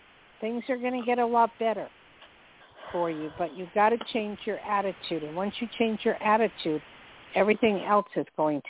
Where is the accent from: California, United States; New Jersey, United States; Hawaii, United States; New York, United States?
New Jersey, United States; Newark; born there; also born or lived in Hillside / Lakewood / Bloomfield / Toms River; I was born in Newark, lived in Hillside, Lakewood, Bloomfield, Bellevue, Toms River, all over the place. And I absolutely love Jersey and miss it terribly.